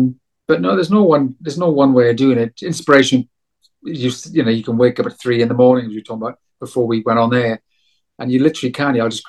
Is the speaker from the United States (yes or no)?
no; Wales, United Kingdom; Went to my home country of South Wales and in darkest winter.